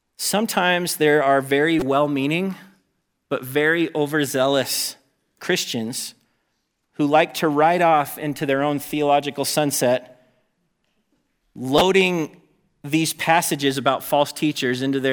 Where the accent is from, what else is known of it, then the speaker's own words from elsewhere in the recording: United States; just as an American trained in general